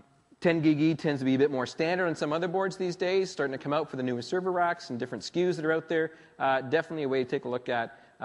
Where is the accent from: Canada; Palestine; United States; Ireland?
Canada; now in Australia; but I came a long way from Canada to come down and talk to you guys.